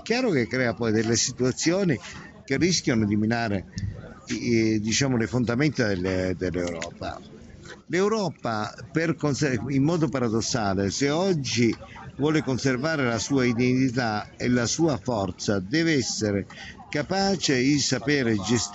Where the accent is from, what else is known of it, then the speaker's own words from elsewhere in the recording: Sicily, Italy; noi siamo siciliani, e se vediamo che c'è una mano che viene dal mare è perché uno sta affondando